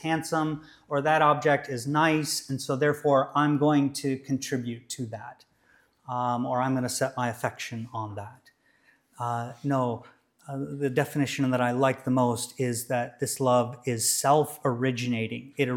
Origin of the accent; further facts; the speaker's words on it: United States; This American, I'm British now too